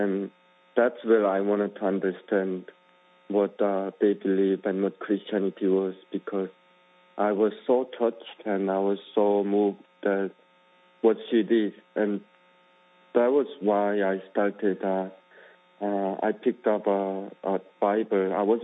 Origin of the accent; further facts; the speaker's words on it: North Korea; now in China; growing up in North Korea, especially after I became an old homeless